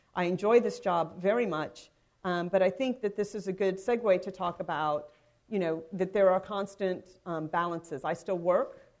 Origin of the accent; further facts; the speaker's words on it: San Antonio, Texas, United States; And I know my city. My city is Military City, USA, my hometown.